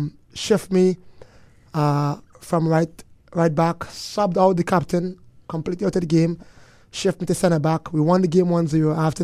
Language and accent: English; Trinidad & Tobago; As a youth growing up in Trinidad, I was never on the best team.